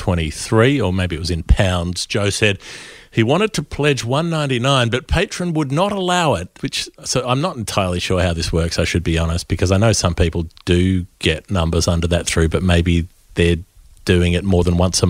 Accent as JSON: {"language": "English", "region": "South West England", "country": "United Kingdom", "said": "I'm from Gloucestershire."}